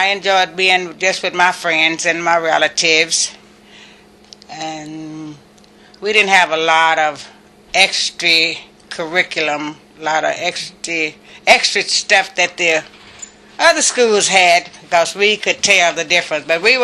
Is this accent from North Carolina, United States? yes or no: no; Georgetown, Texas, United States; I was born and raised here in Georgetown, in the Berry Creek area.